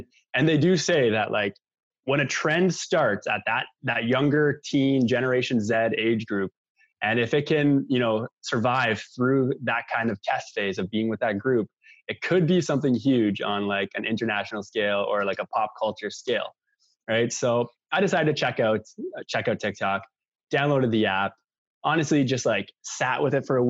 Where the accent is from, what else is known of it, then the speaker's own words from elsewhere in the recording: Ontario, Canada; I'm from Ontario, Canada